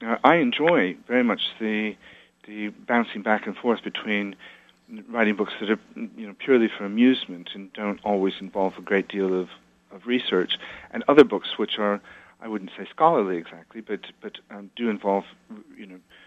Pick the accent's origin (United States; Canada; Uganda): United States; Iowa; I did a memoir, which are a book called about growing up in Iowa in the 50s